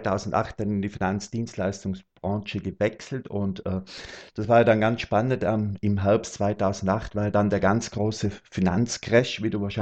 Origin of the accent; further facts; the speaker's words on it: Tyrol, Austria; Ich komme aus Tirol. Das ist circa so in der Nähe von Innsbruck, ist so mein Wohnort. Circa 30 Kilometer außerhalb von Innsbruck habe ich mein Häuschen gebaut.